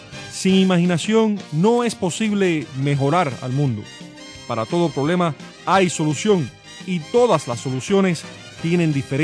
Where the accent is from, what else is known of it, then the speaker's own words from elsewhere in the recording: Cuba; Como cubanos defensores de los derechos humanos, decimos basta de represión